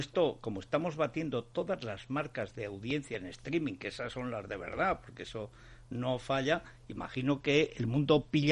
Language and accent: Spanish; Barcelona, Catalonia, Spain; está tan ligado a toda mi adolescencia casi, en Barcelona, el nacimiento del mundo gay.